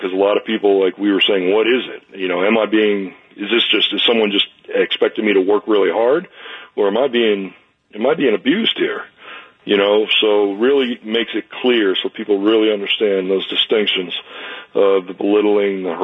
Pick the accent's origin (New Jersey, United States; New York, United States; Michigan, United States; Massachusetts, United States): New Jersey, United States; I grew up in New Jersey